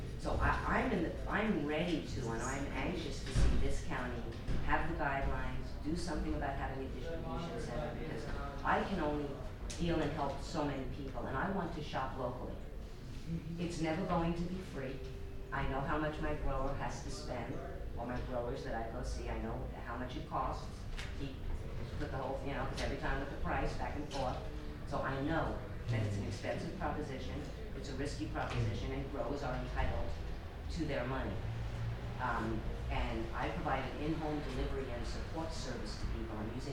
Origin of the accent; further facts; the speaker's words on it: New York, United States; And I'm from New York, and I just have a sense of where it's okay to kind of be and where it's not okay.